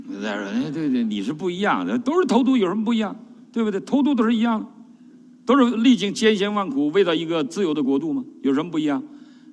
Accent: China

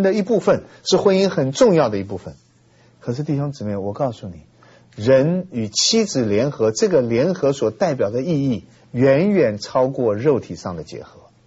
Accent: China; 我们中国人有一个非常错误的想法

